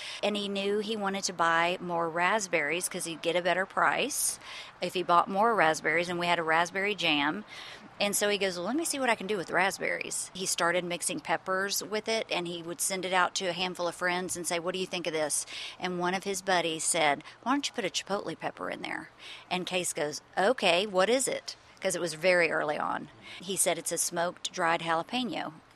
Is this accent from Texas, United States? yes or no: yes; Houston, Texas, United States; No, I was born and raised in Houston. And Case and I met at Texas A&M.